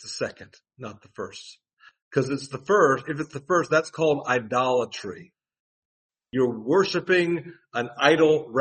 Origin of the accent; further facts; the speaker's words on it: United States; I'm an American through and through. I'm as patriotic an American as you're going to find anywhere. I love my country.